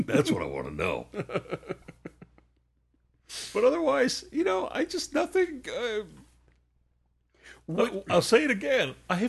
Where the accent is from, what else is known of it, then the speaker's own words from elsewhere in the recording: United States; Because I'm an American, I'm going to call this soccer.